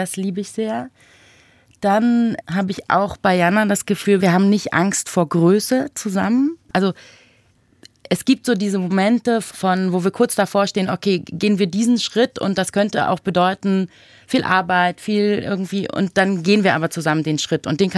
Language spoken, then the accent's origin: German; Berlin, Germany; Ich bin in Berlin aufgewachsen